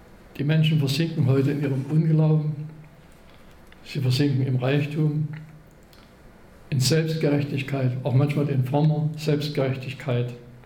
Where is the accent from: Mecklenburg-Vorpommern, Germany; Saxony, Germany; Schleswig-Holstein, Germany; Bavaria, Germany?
Saxony, Germany; Chemnitz; kommt aus meiner Heimatstadt Chemnitz